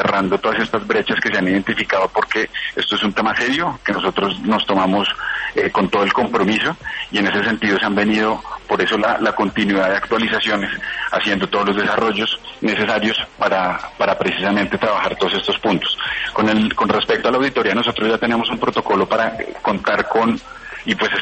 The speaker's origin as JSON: {"language": "Spanish", "country": "Colombia", "said": "como colombianos"}